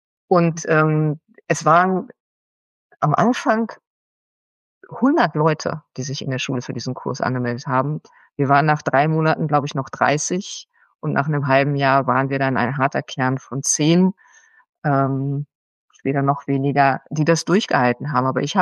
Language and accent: German; North Rhine-Westphalia, Germany; moved away as an adult; now in Berlin, Germany; dass ich quasi zum Studium weg bin aus Ostwestfalen und nach Berlin gegangen bin.